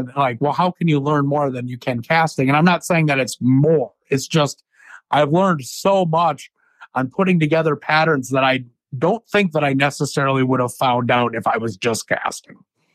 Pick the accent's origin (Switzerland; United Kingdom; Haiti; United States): United States; Wisconsin; growing up in Wisconsin, as you know, I mean, the three line deal, not everybody has that opportunity.